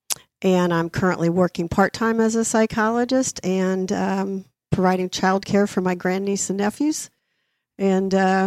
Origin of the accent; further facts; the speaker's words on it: Indianapolis, Indiana, United States; I grew up in Indiana. I was on the south side of Indianapolis, went to school at Ball State and then University of Notre Dame.